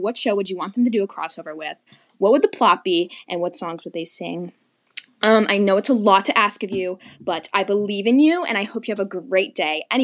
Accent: Ohio, United States; my pronouns are she, her, and I'm from Ohio, unfortunately.

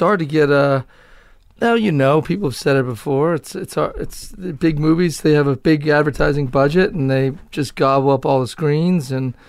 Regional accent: Cambridge, Massachusetts, United States; also born or lived in Falmouth; I grew up in Cambridge.

